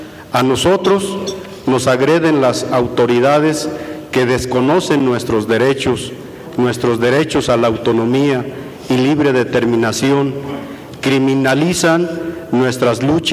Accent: Cherán, Michoacán, Mexico; pertenezco al pueblo indígena Purépecha de Cherán, Michoacán. No tomo la palabra para hablar solo por mi pueblo, sino por todos mis hermanos y mis hermanas.

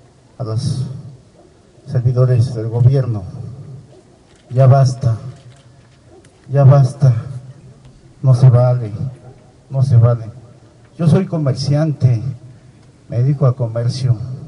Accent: Nochixtlán, Oaxaca, Mexico; fui a auxiliar a la gente de mi pueblo, Nochitlán

